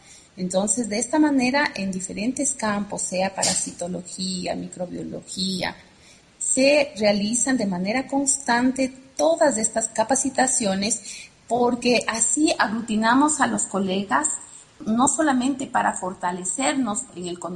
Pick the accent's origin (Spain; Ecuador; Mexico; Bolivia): Ecuador; acogió el gobierno muchas de las solicitudes que nosotros como sociedad ecuatoriana pusimos a consideración de ellos